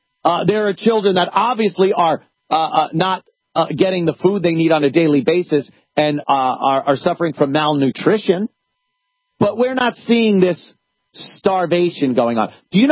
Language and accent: English; United States; We just feel negative these days about being American.